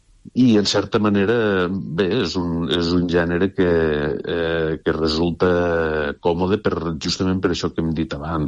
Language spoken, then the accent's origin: Catalan; Traiguera, Valencian Community, Spain; el dia 29 faig la presentació a Traiguera, que és diríem, el meu poble